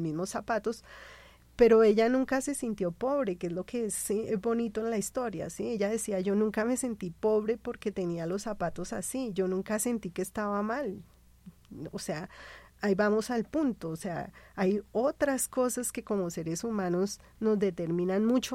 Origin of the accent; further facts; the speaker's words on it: Colombia; ¿qué queremos como colombianos?